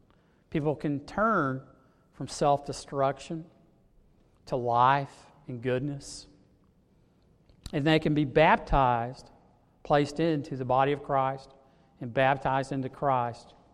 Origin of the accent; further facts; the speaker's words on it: Mesquite, Texas, United States; I was raised, I grew up here. I grew up in Mesquite. I'm a native boy here. And I grew up on Summit Street.